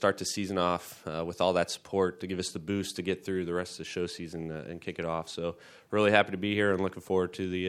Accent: Florida, United States; I'm actually from Florida as well. I got a lot of family down in Melbourne, so not too far from here.

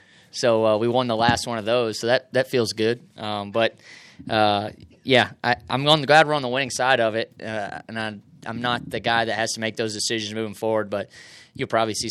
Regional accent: Carolina, United States; I'm a Carolina boy from Carolina. I'm not choosing Carolina. I'm from Carolina.

